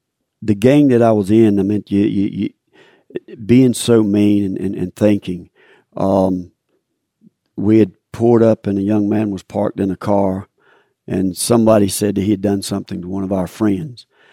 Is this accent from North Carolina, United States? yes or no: yes; Stedman, North Carolina, United States; I'm from Stedman, North Carolina. I'm with the Lumbee Tribe from North Carolina. We're the largest tribe east of the Mississippi River.